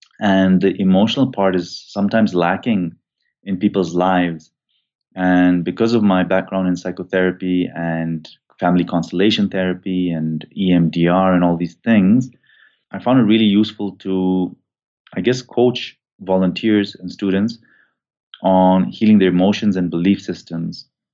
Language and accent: English; Nanyuki, Laikipia County, Kenya; born there; moved away; I was born in Nanyuki. It's a little town by the equator in Kenya.